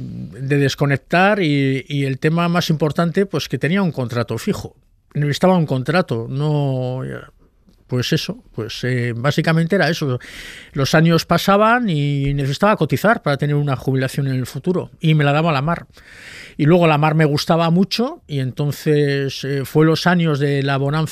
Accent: Santurtzi, Basque Country, Spain; Soy de Santurchi y tengo el puerto aquí autónomo, luego tengo el puerto pesquero

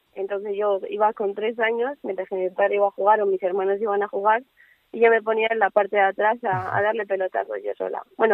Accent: Villa de Don Fadrique, Castilla-La Mancha, Spain; es raro que una chica de la Villa de Donfadrique se ponga a jugar y que juegue tanto, pero mi pueblo siempre creo que trata de acompañarme y estoy contenta por eso

